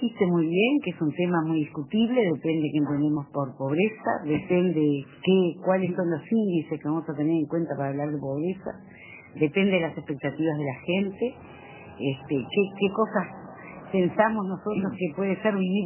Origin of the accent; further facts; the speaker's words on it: Montevideo, Uruguay; now in Castillos, Uruguay; nací en Maldonado, viví siempre en Montevideo, me vine para Castillos.